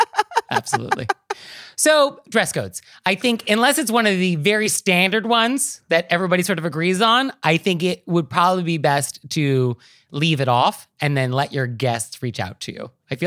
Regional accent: California, United States; California casual, I mean, as a Californian, I mean, does it mean logo t-shirts?

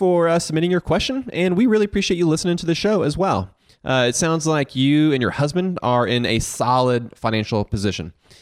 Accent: Augusta, Georgia, United States; So I grew up in Augusta, and I don't know if you've heard, but there are tons of golf courses in Augusta.

